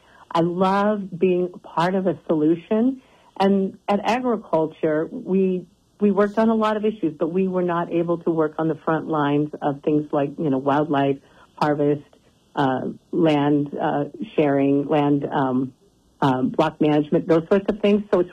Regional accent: United States; growing up on the Rocky Mountain front, recreating was part of that ranching lifestyle.

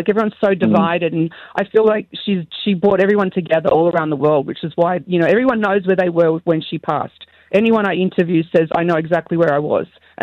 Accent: Australia; I was fortunate enough to have met Princess Diana myself as a 12-year-old growing up in Australia. So I'm part of that Commonwealth and the monarchy

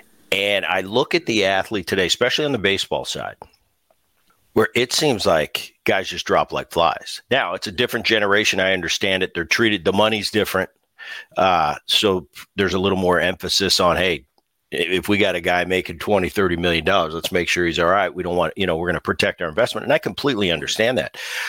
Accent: New Jersey, United States; because I grew up in Jersey when Dad was in Philly

